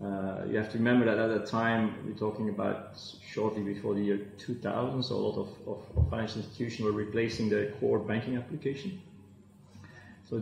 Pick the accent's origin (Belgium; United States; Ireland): Belgium; now in Bangkok, Thailand; As you said, I'm originally from Belgium, but I'm currently, my home is Bangkok, Thailand.